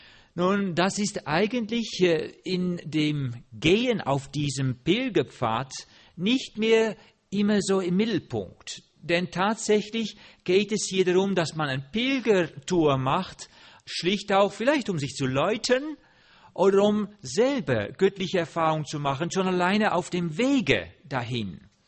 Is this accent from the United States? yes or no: no; Netherlands; German is a second language; now in Germany; Ich bin Holländer, aber ich wohne mit meiner Frau in Deutschland, in Hessen.